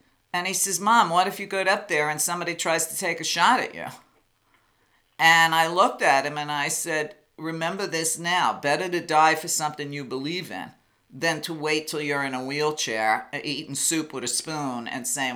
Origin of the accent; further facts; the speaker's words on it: Long Beach, New York, United States; in 1990, I put on a big Earth Day event in my hometown of Long Beach, New York.